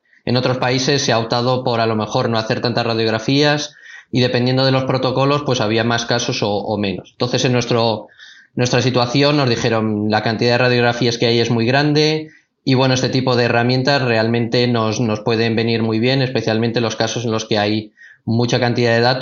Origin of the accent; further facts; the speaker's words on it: Cuenca, Castilla-La Mancha, Spain; born there; yo nací en Cuenca, en España